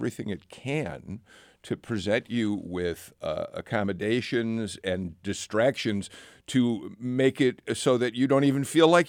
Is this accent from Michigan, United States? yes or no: no; Chicago, Illinois, United States; my hometown.